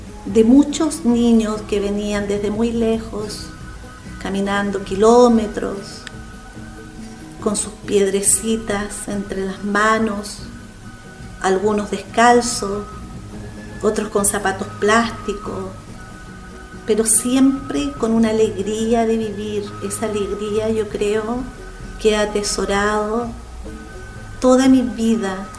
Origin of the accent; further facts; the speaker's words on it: Riñihue, Los Ríos, Chile; also born or lived in La Unión; tengo 52 años, nací en La Unión, luego cuando yo muy pequeña llegamos a vivir a Riñihue en el año 63